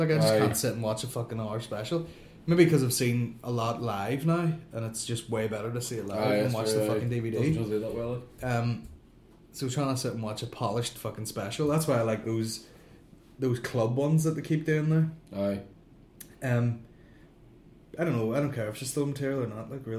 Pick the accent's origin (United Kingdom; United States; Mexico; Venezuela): United Kingdom; Northern Ireland; Like, I'm definitely more Irish than I am British.